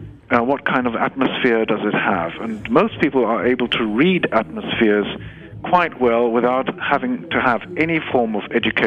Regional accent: Hamburg, Germany; English is a second language; also born or lived in England / United States; I was brought up in Germany with German culture. I went to school in England, I studied in London, and then I started working in the United States.

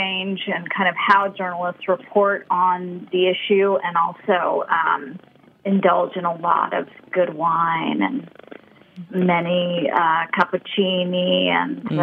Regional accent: the South, United States; I'd go back and visit my family in India, not really any time in Germany until I was an adult, and then also growing up in the South.

